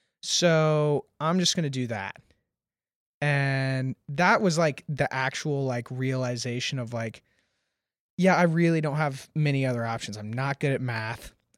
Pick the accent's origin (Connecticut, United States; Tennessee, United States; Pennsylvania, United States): Tennessee, United States; Nashville; So I grew up here in Nashville